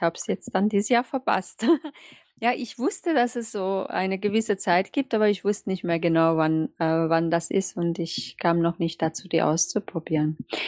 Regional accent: Germany; Und ich komme ja aus Deutschland, wie ihr wisst, da hatten wir im Garten so eine Tannen gehabt

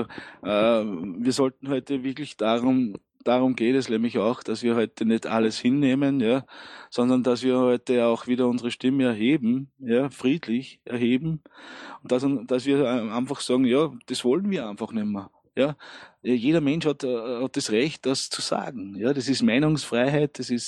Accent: Austria; Also Leute, wir sind Österreicher, ja. Wir sind ein freiheitsliebendes Land.

